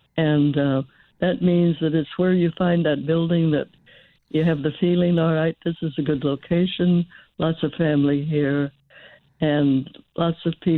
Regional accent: Amarillo, Texas, United States; born there; now in Oregon, United States; Well, my family was from Texas, and then my father found his way here, and once we did, we've stayed. We certainly have. My husband is definitely from Oregon, was born in Oregon. I was born in Amarillo, Texas.

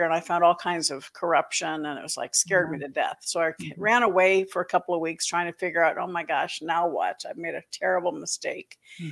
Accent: Florida, United States; He retired when I was 8, and when he retired, we moved to Florida. So most of my memories are from growing up in Florida.

